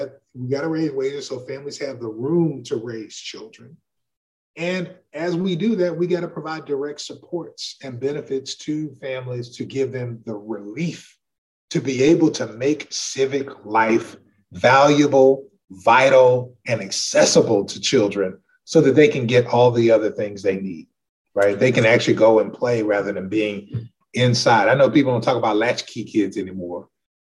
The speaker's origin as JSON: {"language": "English", "region": "Texas", "country": "United States", "tie": "born or raised there", "said": "I grew up in Texas."}